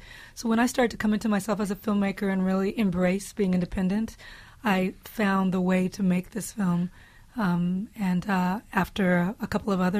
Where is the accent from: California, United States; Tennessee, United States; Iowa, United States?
California, United States; Compton; I grew up in Compton, California, where the rates of incarceration are disproportionate.